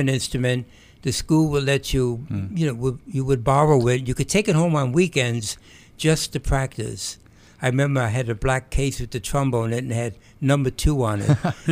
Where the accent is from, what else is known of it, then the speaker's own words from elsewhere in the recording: New York City, New York, United States; I grew up in Harlem in New York City, West 138th Street. We lived in an apartment building. We were on the first floor.